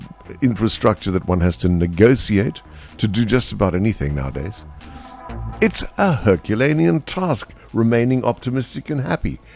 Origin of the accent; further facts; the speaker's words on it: South Africa; Like being a South African, you know, just being a South African in the modern epoch